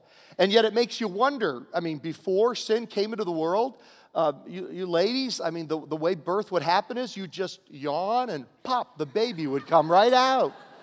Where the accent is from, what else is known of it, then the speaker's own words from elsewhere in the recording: Virginia, United States; Growing up in Virginia, we had a peanut farm.